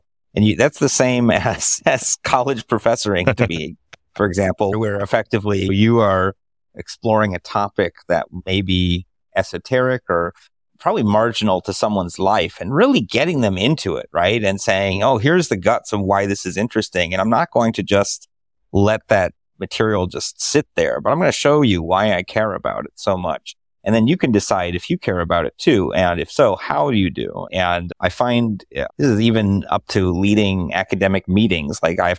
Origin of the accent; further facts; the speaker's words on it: Iowa, United States; I grew up in Iowa. So we had what we really wanted was, so Iowa, for those who don't know, is in the Midwest of the United States.